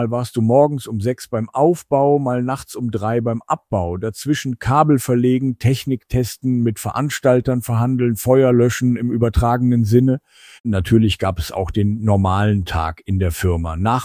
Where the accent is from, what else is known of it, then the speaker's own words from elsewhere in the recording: Nolle, Lower Saxony, Germany; Ich komme ursprünglich aus Nolle. Das gehört heute zu Dissen am Teutoburger Wald. Also erstmal so gar nicht Ruhrpott, auch wenn mich heute die meisten für einen echten Pottler halten.